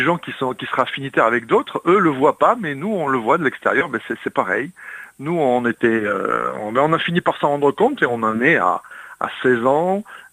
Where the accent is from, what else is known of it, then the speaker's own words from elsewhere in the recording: Tarbes, Occitanie, France; Lui, il est parisien et moi, je suis de Tarbes.